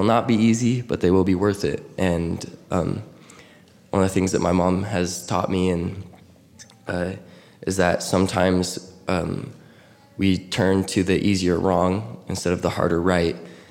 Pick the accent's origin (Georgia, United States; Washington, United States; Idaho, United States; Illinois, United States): Washington, United States; now in Utah, United States; but growing up in Washington, I felt like I was kind of taught, if you're going to do anything, you serve a mission.